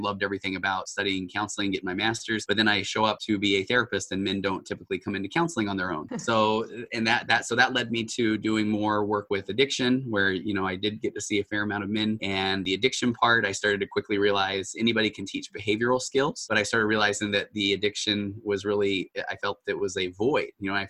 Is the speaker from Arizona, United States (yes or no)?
no; Utah, United States; moved away as an adult; now in California, United States; And I got my undergraduate degree at the University of Utah. So I grew up in Utah. And then we headed out west to California. I actually came out here.